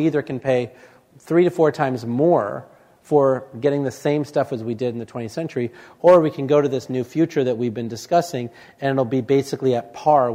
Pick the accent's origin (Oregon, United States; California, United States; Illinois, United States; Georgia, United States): Illinois, United States; I grew up outside of Chicago and, you know, the unemployment rate there is about 4.5%.